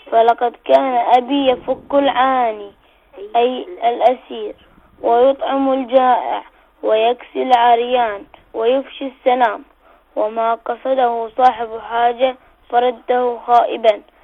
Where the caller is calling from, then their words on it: Bahrain; من البحرين